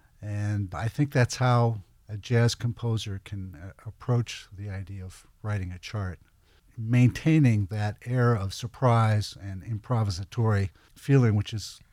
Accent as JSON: {"language": "English", "town": "Pittsburgh", "region": "Pennsylvania", "country": "United States", "tie": "born or raised there", "lives_now": "Los Angeles, United States", "said": "You know, when I was growing up in Pittsburgh, I'd be listening"}